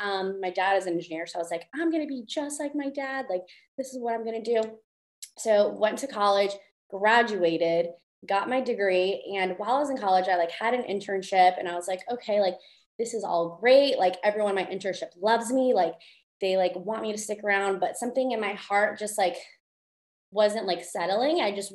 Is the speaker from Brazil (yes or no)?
yes; Brazil; I was born and raised in Brazil.